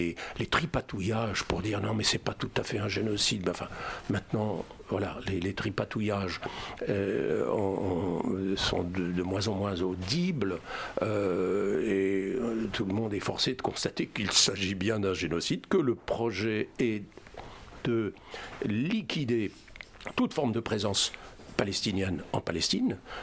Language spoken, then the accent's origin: French; France; Alors, je ne vais pas prendre de précaution, mais je suis français.